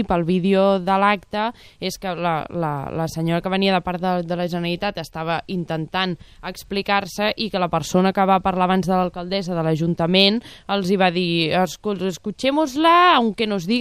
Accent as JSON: {"language": "Catalan", "town": "Rubí", "region": "Catalonia", "country": "Spain", "said": "Jo soc de Rubí."}